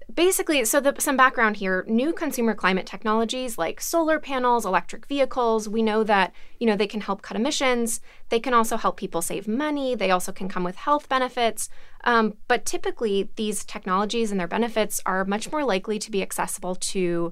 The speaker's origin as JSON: {"language": "English", "region": "Alabama", "country": "United States", "said": "I'm from Alabama. 40% of homes in Alabama are heated with a heat"}